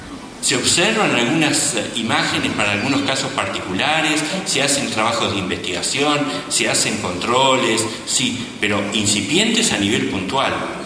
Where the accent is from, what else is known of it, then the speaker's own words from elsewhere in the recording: Uruguay; nos ha enfrentado a una serie de desafíos que tenemos como sociedad uruguaya